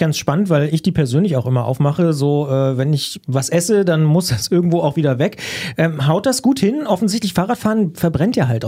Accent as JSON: {"language": "German", "region": "Brandenburg", "country": "Germany", "said": "du wohnst in Potsdam, ich komme ja auch aus der Gegend."}